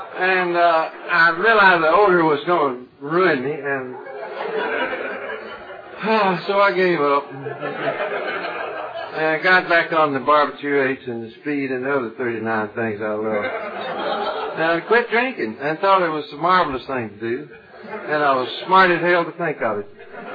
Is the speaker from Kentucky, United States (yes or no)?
yes; Kentucky, United States; I was from Kentucky, born and raised there, and I had to go home in a way to get straightened out.